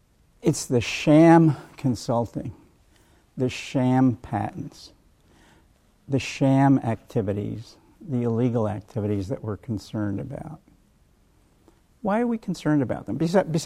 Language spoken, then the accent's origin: English; Minnesota, United States; I'm from Minnesota